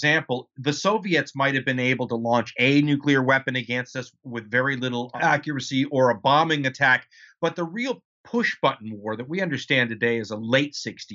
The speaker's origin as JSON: {"language": "English", "region": "California", "country": "United States", "said": "I'm from Southern California, so they easily morphed into earthquake drills after a while."}